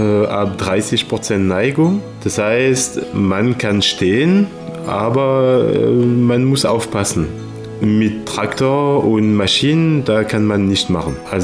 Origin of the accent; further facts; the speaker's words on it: Paris, Île-de-France, France; German is a second language; now in Dresden, Germany; ich bin Franzose. Also eher Pariser, aber ich wohne in Dresden und im Radebeul seit jetzt 21 Jahren und ich bin tatsächlich sächsischer Winzer.